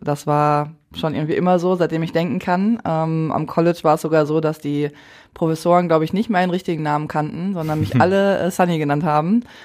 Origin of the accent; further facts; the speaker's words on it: Essen, North Rhine-Westphalia, Germany; Am 1.7.92 in Essen.